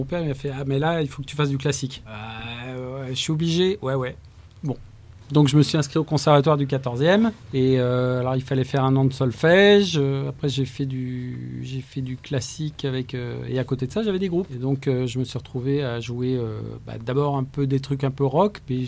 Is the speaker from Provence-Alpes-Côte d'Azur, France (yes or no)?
no; Paris, Île-de-France, France; also born or lived in Netherlands; j'ai grandi dans le 14e. En fait, je suis né en Hollande, vrai. Parce que ma mère était hollandaise, mes parents se sont rencontrés là-bas à Amsterdam. Je suis arrivé assez tôt ici.